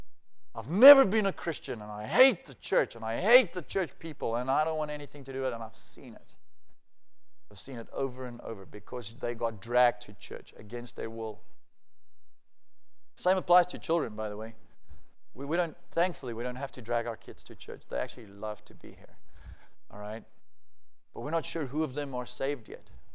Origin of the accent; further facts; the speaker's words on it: Alberton, Gauteng, South Africa; the pastor under whose ministry I got saved in Alberton, where I grew up on the East Rand, where people have big exhausts on their cars and they dropped the suspension and everything.